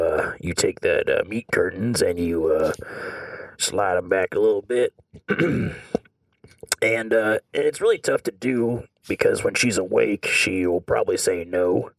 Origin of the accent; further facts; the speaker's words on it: Alaska, United States; We're from Alaska